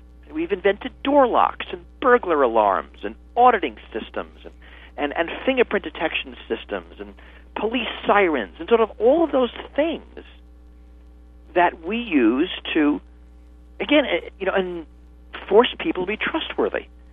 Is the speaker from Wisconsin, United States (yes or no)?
no; Minneapolis, Minnesota, United States; I'm kind of trusting the whole legal and social system in my hometown of Minneapolis